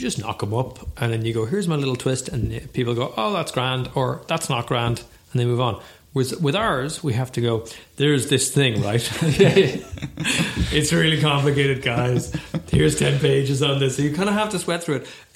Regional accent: Ireland; I mean, we are Irish, right? We are definitely the winners

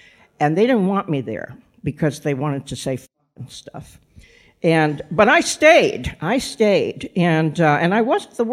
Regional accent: Massachusetts, United States; also born or lived in Kansas City; I grew up in Massachusetts. When I came over here, I knew how to pronounce Worcester and Leicester. But I spent most of my adult life in the Kansas City area, which is why I sound like this.

